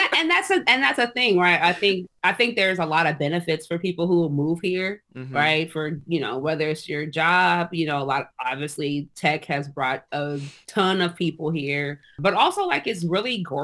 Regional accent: Seattle, Washington, United States; Sometimes I'm like, for better or for worse, I'm from Seattle.

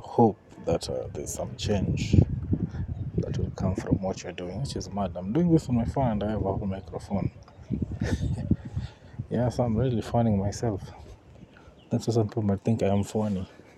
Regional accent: Kenya; I am neither Japanese nor Greek. I am Kenyan.

